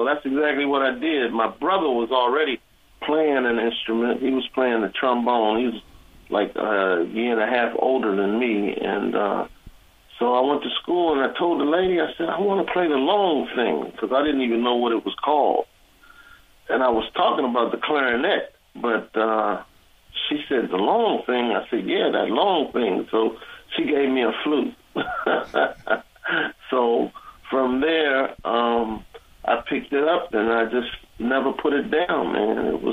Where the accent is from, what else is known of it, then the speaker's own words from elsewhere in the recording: Washington, District of Columbia, United States; and I grew up in Washington, D.C.